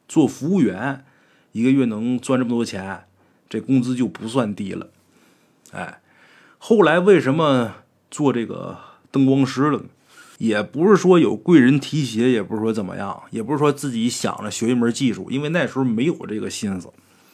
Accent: Haicheng, Liaoning, China; 我那时候就应聘到我老家海城的一家演艺酒吧，在那儿工作。

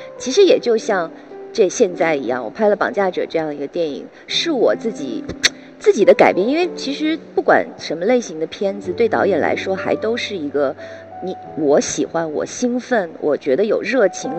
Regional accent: Beijing, China; 因为我从小不是在胡同长大，我都是在我们家是纺织部宿舍那边长大的，然后东边又正好都是高楼林立起来

